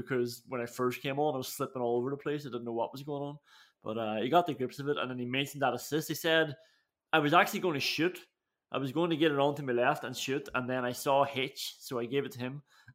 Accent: Ireland; Let's be honest, we're Irish, but we're Irish

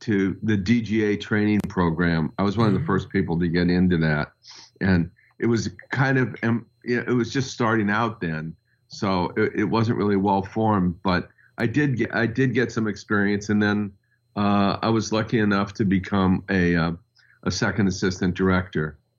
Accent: Studio City, California, United States; I'm a guy from Studio City.

